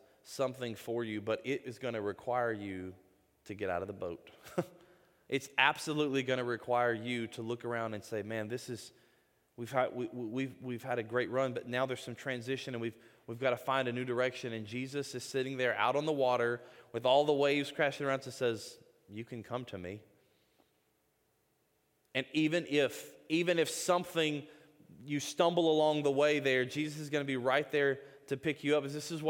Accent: Mississippi, United States; accent: Mississippi; By the way, I'm from Mississippi. So if you hear that accent coming out a little bit there, y'all are getting the Mississippi accent.

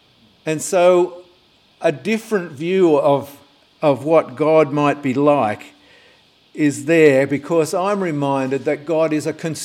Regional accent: New South Wales, Australia; Now, I grew up in the Sutherland Shire, and then I lived here.

